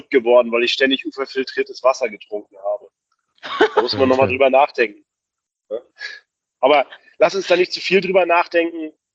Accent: Mötzingen, Baden-Württemberg, Germany; Am 21.05. im Golfclub in Mötzingen treffen wir uns. Das ist in meiner Heimatstadt.

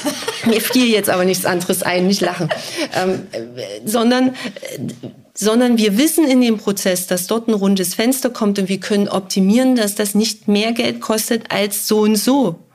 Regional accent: Saxony, Germany; ich komme aus Sachsen deshalb

